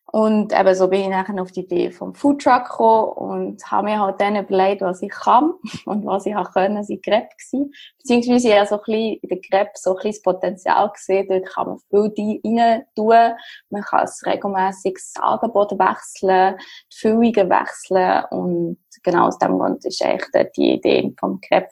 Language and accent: German; Germany; now in Switzerland; mein Background ist, dass ich seit jetzt mittlerweile 15 Jahren in der Schweiz lebe. Ich bin ursprünglich aus Deutschland. Mein Vater ist Franzose.